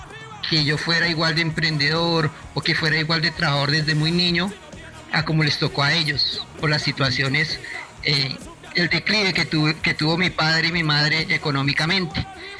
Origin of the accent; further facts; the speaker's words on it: Soacha, Cundinamarca, Colombia; Yo fui criado en el pueblo, en Soacha